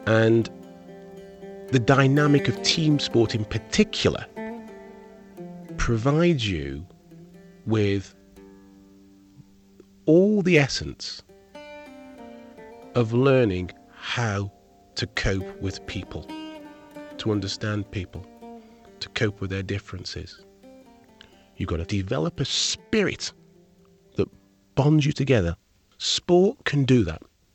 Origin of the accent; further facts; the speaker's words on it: Stoke-on-Trent, West Midlands, United Kingdom; I started playing football professionally with my hometown, Stoke City. I'm a son of Jamaican immigrants who came to the UK in the 1950s.